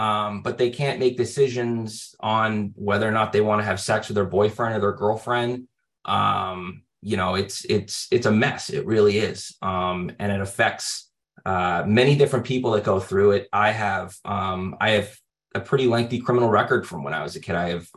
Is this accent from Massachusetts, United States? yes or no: yes; Boston, Massachusetts, United States; I'm from Massachusetts, the Boston area, a little bit of Rhode Island, but primarily the New England area.